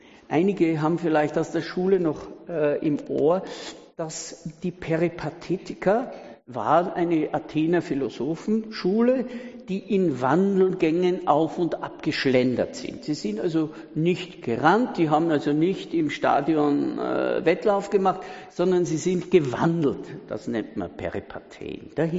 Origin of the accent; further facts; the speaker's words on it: Austria